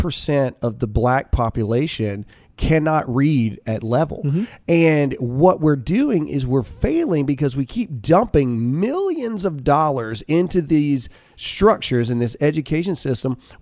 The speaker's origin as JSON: {"language": "English", "region": "Mississippi", "country": "United States", "tie": "born or raised there", "said": "me and Alyssa were born and raised in Mississippi."}